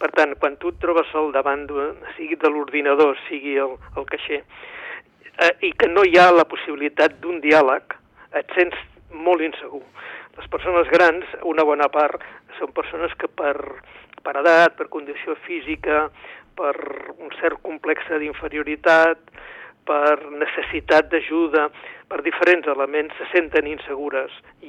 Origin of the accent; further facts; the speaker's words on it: Vilanova, Catalonia, Spain; jo sóc de Vilanova, però sí. Per coses familiars, entre setmana estic a Manresa.